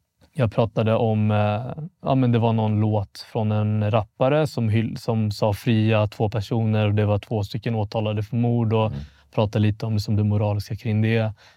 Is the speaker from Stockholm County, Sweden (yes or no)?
yes; Vallentuna, Stockholm County, Sweden; Så att, jag är 28 år gammal, född 95. Jag är född och uppvuxen i Vallentuna, norr om Stockholm. Mm. Väldigt mycket norr. Lite bondesamhälle. Mm. Hade en väldigt svensk uppväxt. Du vet, jag har mamma från Etiopien, pappa är Eritrea.